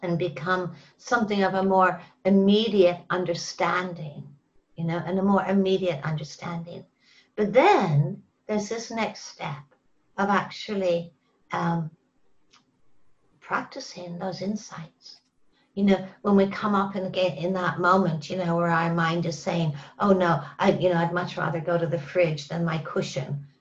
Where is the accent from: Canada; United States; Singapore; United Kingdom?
Canada; I grew up in Canada also, you know, and I grew up in, you know, an environment where, you know, most everybody I knew or encountered was out hunting and fishing